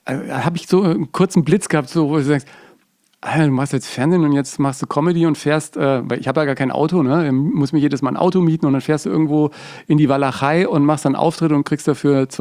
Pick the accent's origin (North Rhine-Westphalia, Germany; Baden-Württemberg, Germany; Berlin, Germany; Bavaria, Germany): Bavaria, Germany; accent: Franconian; Die hat mir meinen ganzen fränkischen Dialekt rausgeknechtet